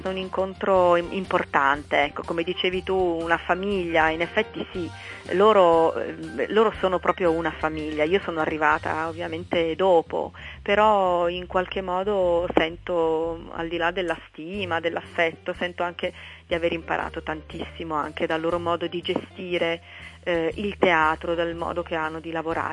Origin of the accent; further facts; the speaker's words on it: Turin, Piedmont, Italy; Io facevo la scuola di teatro a Torino, perché sono torinese